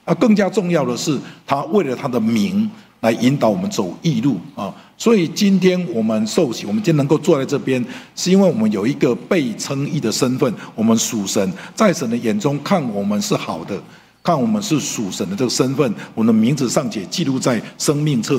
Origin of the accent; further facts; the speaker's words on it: Dalin, Chiayi County, Taiwan; 那只是以前小时候在嘉义大林也是一样